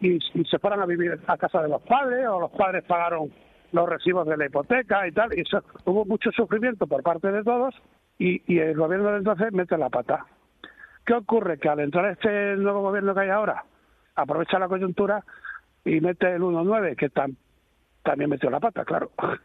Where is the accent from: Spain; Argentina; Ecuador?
Spain; Extremadura; en Extremadura, en la zona que yo soy de La Vera